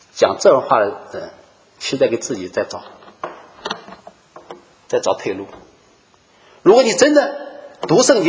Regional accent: China; 她问你从哪来，我是中国来的

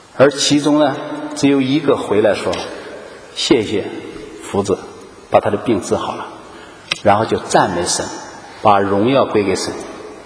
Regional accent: China; 我们中国人一般来说都，我不知道为什么中国人，可能中国的文化里面都不爱讲感谢

